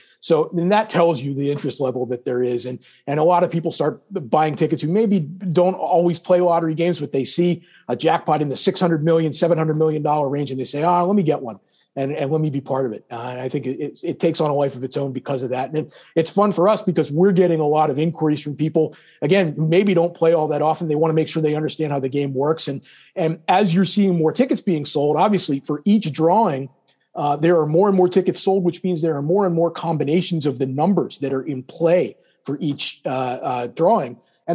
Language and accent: English; Pennsylvania, United States; I am from Beaver County. So it's to the northwest of the city a little bit.